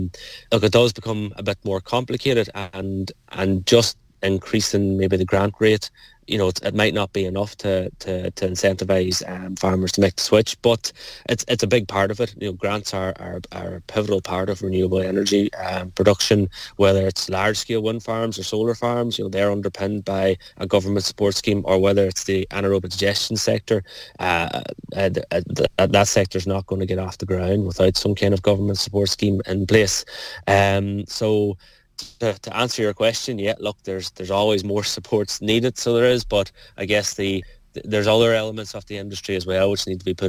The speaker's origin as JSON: {"language": "English", "region": "County Donegal", "country": "Ireland", "said": "Northwest, I'm from Donegal, man."}